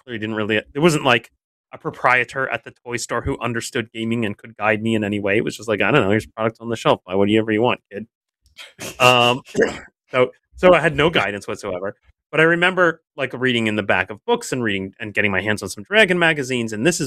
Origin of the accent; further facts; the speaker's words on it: Long Island, New York, United States; I'm growing up on Long Island just outside of New York City.